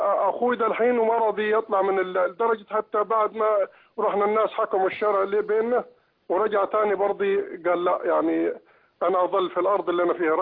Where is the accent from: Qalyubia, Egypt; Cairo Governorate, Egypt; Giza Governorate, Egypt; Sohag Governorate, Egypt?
Sohag Governorate, Egypt; Sohag; also born or lived in Saudi Arabia; now in Alexandria, Egypt; أنا في مصري من سوهاج وعايش في الإسكندرية وكنت بس في السعودية. أنا كنت عايش برا في السعودية ورجعت